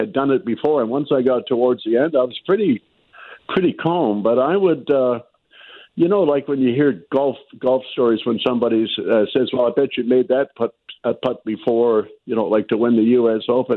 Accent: Victoria, British Columbia, Canada; And yes, it's good to be back home, although I'm from Victoria, B.C., but just a little bit of golf now.

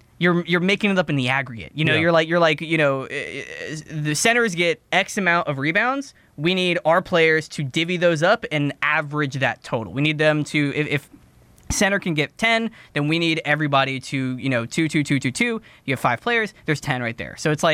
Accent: Alabama, United States; because I'm from here, and I spent most of my time growing up in Alabama.

